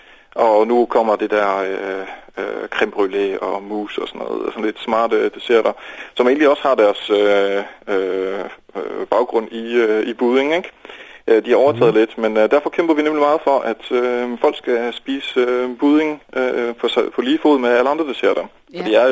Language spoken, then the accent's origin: Danish; Netherlands; Danish is a second language; now in Denmark; nu kommer jeg selv fra Holland, og der spiser man meget af det.